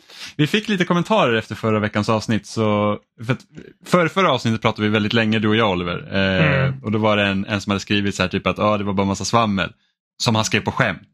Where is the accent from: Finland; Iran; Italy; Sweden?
Finland; accent: Finland Swedish; Det är som min finlandssvenska som jag egentligen pratar